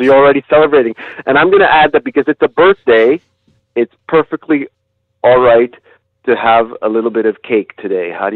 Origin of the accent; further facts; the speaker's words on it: Panama; It was not a tradition, as I said earlier, growing up in Panama.